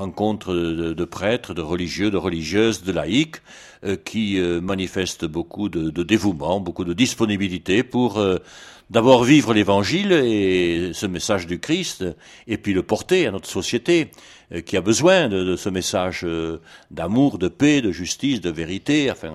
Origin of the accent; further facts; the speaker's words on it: Occitanie, France; accent: Midi; à mon accent, vous conviendrez que je suis un homme du Midi. Je suis originaire du diocèse de Tarbes et Lourdes, à la frontière espagnole, et donc originaire d'une famille d'agriculteurs engagés sur un plan social, sur un plan politique, sur un plan du développement.